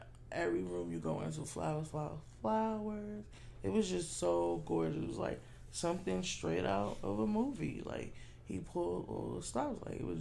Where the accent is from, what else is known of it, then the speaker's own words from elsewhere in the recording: New York, United States; being from New York, you always gotta work so hard for whatever everything you do. We know that we're from New York, so.